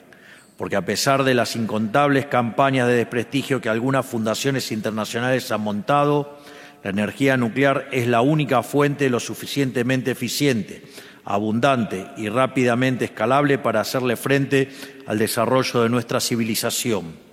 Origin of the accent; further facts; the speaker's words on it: Argentina; como argentinos y como occidentales orgullosos del legado de nuestros antepasados